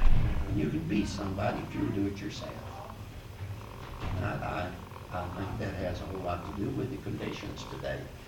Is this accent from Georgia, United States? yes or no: no; Lawrenceburg, Kentucky, United States; if you don't have pride in your home, in your home state